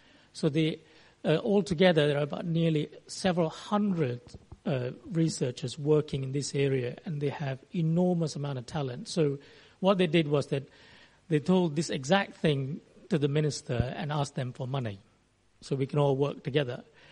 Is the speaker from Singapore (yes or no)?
yes; Singapore; I grew up in Singapore, and as you know probably now, Singapore has lots and lots of food.